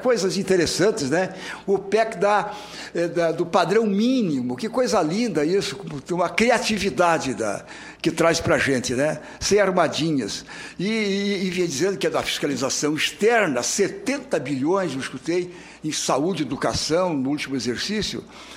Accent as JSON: {"language": "Portuguese", "region": "Santa Catarina", "country": "Brazil", "said": "Eu, como catarinense, é difícil estar aqui às segundas-feiras."}